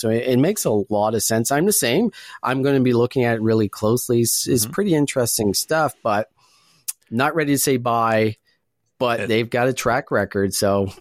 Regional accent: Calgary, Alberta, Canada; Lyft is not really big here in Calgary, in my hometown.

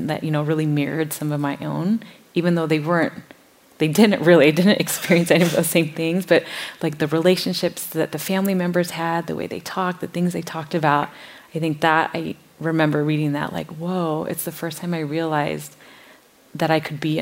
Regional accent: Minnesota, United States; I grew up in Minnesota. There were not a lot of Asian people in Minnesota.

